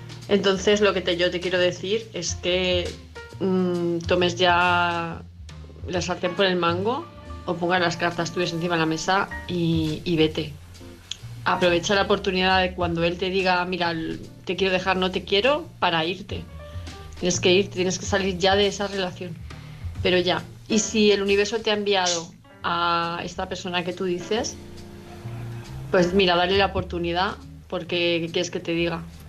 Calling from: Palma de Mallorca, Balearic Islands, Spain; de Palma de Mallorca

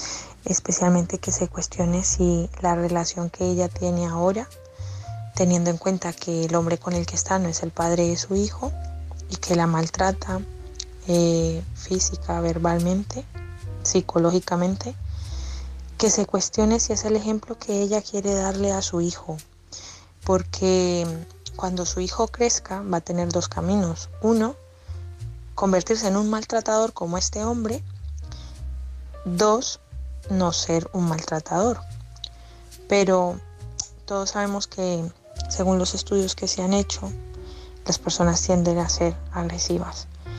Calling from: Madrid, Community of Madrid, Spain; de Madrid

